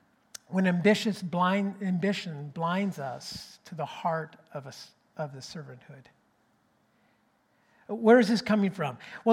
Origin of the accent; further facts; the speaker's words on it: Canada; Even though I know that we are Canadian, we hear a lot about what happens down in the States.